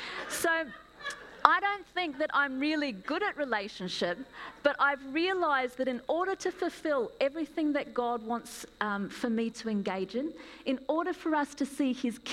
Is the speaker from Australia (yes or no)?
yes; Australia; moved away as an adult; now in New Zealand; I'm from Australia originally. I've lived here for 25 years.